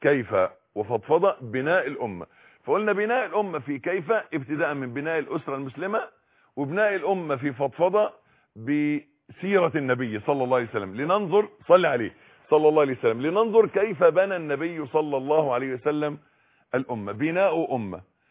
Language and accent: Arabic; Egypt